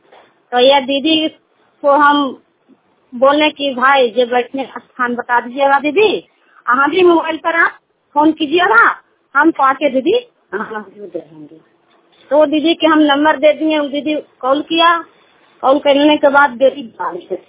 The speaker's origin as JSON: {"language": "Hindi", "region": "Bihar", "country": "India", "said": "नालंदा जिला के रहने वाले हैं"}